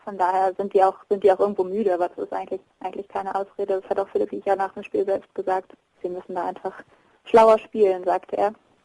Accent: Kiel, Schleswig-Holstein, Germany; Ja, das ist ja das, was man als Kieler

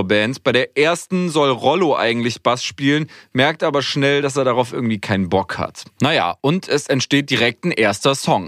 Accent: Weimar, Thuringia, Germany; und auch in meiner Heimatstadt Weimar.

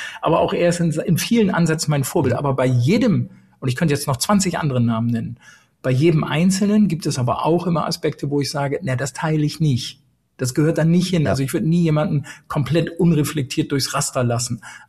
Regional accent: Brake, Lower Saxony, Germany; also born or lived in Helmstadt, Germany; Ich bin in erster Linie Europäer. In zweiter Linie bin ich Deutscher, in dritter Linie bin ich Niedersachse, in vierter Linie bin ich Wesermärschler und ganz am Ende des Tages bin ich auch geborener und fühlender Braker. So. Ich habe 3 Jahre in Helmstadt bei Würzburg in Bayern gelebt.

